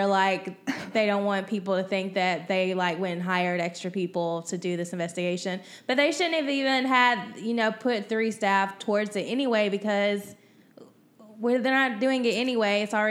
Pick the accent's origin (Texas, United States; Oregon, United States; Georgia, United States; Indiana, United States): Georgia, United States; And that's my home state of Georgia.